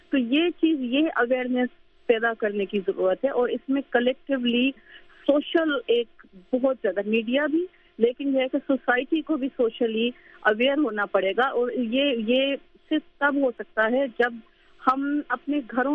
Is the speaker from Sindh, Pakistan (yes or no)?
yes; Sindh, Pakistan; کیونکہ میرا تعلق سندھ سے ہے